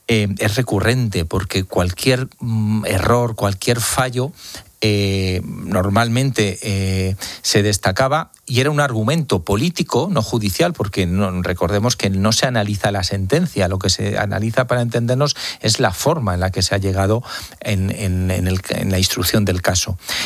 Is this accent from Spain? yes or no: yes; Spain; yo, como español, más allá de como periodista